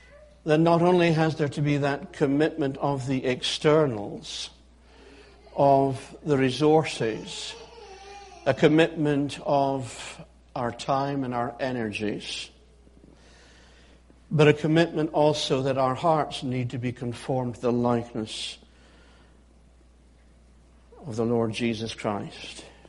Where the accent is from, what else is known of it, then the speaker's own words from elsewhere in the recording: Scotland, United Kingdom; Is that something to which I, as a Scot, should just simply say, it's not my nature to be outgoing?